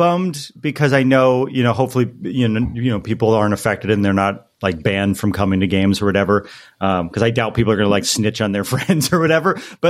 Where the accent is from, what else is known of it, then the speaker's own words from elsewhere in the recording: East Coast, United States; moved away; I'm from the East Coast, and I've turned into a complete wimp.